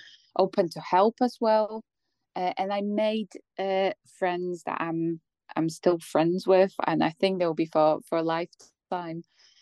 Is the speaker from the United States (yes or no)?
no; Poland; English is a second language; But I never had a problem anybody from Slovakia telling me something bad because I'm from Poland.